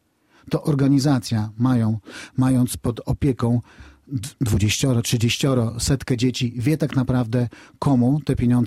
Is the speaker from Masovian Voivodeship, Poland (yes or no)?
no; Białystok, Podlaskie Voivodeship, Poland; Skoro jestem z Białegostoku, jestem z Podlasia